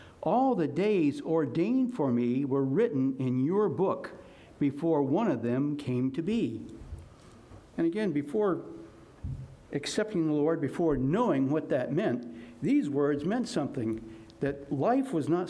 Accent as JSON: {"language": "English", "region": "Florida", "country": "United States", "tie": "born or raised there", "said": "Now, I grew up in Florida, and things were going very well. I was born in the summer of 1947"}